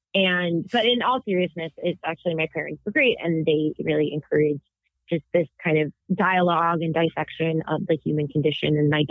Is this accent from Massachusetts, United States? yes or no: yes; Massachusetts, United States; I grew up, for the listeners that know, I grew up in Massachusetts. That is home to such talented Jewish people like John Krasinski and BJ Novak.